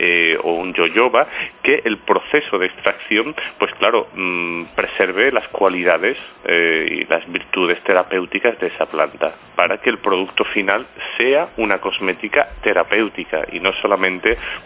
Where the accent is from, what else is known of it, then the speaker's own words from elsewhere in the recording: Málaga, Andalusia, Spain; now in Mijas, Spain; Antes estábamos en Benalmádena, yo soy malagueño, y en Mijas llevamos ya casi año y medio.